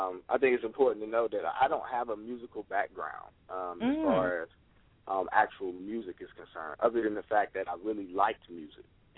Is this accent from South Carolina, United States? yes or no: no; Columbus, Ohio, United States; You know, born and raised in Columbus, Ohio.